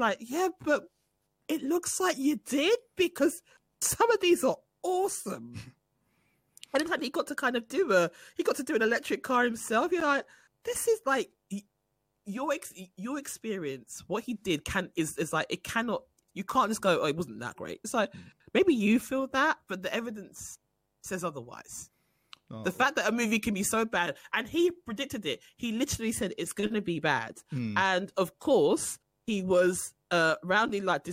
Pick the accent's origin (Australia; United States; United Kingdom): United Kingdom; I would have more of a memory as a British black girl of the Golly Walk on the Jam Jar.